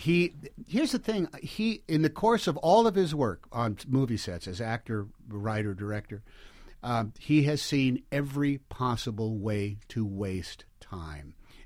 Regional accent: Oakland, California, United States; We grew up in Oakland, California. Different generations, but we're East Bay guys

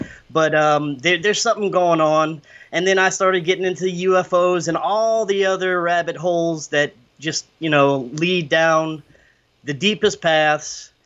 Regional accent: Louisiana, United States; I'm from South Louisiana.

